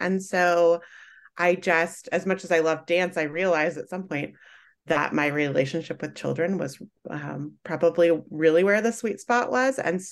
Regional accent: Kansas, United States; college, I went initially to a state school here in Kansas that was just about 30 minutes away from my hometown.

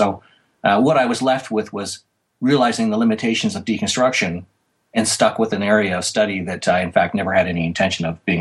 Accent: Ontario, Canada; And before that, I come from Northwestern Ontario

